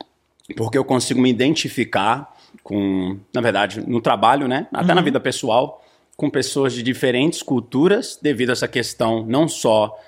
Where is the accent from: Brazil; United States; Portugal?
United States; Sou gringo, tipo, nascido aqui, só que eu sou muito brasileiro. Na verdade, meus amigos falam que eu sou o americano mais brasileiro que eles conhecem.